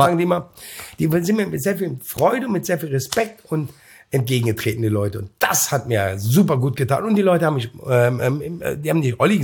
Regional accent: Cologne, North Rhine-Westphalia, Germany; ich komme aus dem Brennpunktgebirge, Bezirk, ich bin aus Köln-Mühlheim, ich kenne die Seiten, ich kenne alle Facetten.

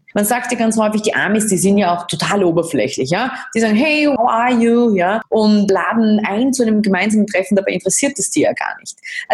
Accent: Austria; Da können wir auch ein bisschen was lernen davon, weil manchmal verkümmert diese bei uns in Österreich. Ja? Weil wir uns denken, ich kann ja gar nicht so einen auf groß.

